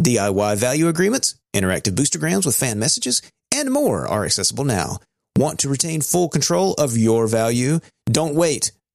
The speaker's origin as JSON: {"language": "English", "region": "Alabama", "country": "United States", "said": "Hey man, I'm from Alabama."}